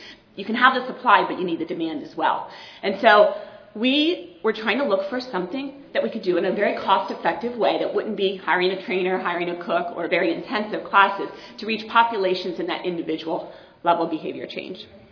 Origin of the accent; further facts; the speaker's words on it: Colorado, United States; So while I'm in from Colorado, you all, you may, if you've been following these maps, know that we were blue for a while.